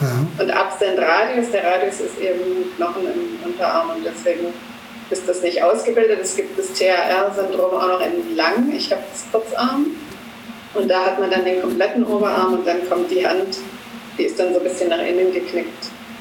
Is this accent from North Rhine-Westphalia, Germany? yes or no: no; Böblingen, Baden-Württemberg, Germany; Ich komme aus Böblingen. Genau. Das liegt in Baden-Württemberg, ganz in der Nähe von Stuttgart. Da bin ich auch geboren, also ich bin nie weit weggezogen, immer so um Böblingen rum.